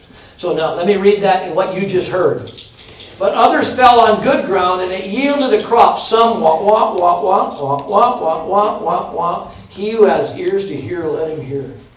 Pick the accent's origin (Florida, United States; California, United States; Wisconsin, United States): Wisconsin, United States; I don't know how many rocks you got in Kansas, but I grew up in Wisconsin. And where I grew up, we had a rock farm.